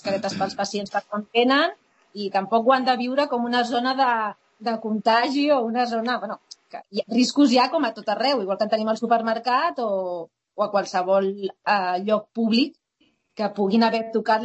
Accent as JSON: {"language": "Catalan", "town": "Rubí", "region": "Catalonia", "country": "Spain", "tie": "born or raised there", "also_born_or_lived": "Terrassa", "lives_now": "Barcelona, Spain", "said": "he rondat pel Vallès, en general, des de ben petita. Vaig créixer a Rubí, després vaig anar a viure a Terrassa, després de més gran me'n vaig anar a Barcelona, però acabo treballant a Sant Cugat."}